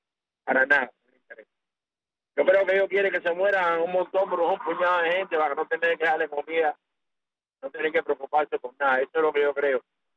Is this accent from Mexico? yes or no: no; Cuba; Oye, yo me diga al colectivo de Revoltiva, mi pueblo cubano.